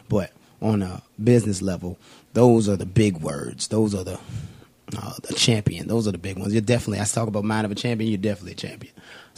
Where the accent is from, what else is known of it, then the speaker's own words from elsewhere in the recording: Richmond, Virginia, United States; Richmond, Virginia.